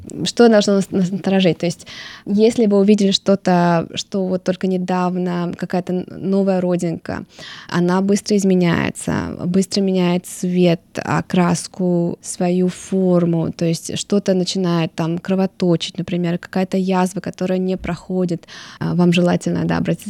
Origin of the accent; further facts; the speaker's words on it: Estonia; now in Australia; Я сама из Прибалтики, когда я видела солнце в Прибалтике, в Эстонии, я сразу выбегала